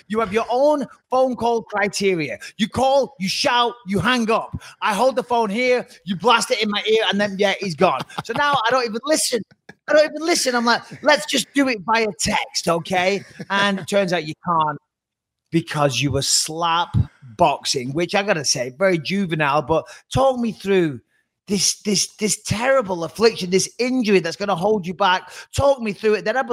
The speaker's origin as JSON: {"language": "English", "town": "Clitheroe", "region": "North West England", "country": "United Kingdom", "tie": "born or raised there", "said": "I never went to many concerts growing up in Clitheroe"}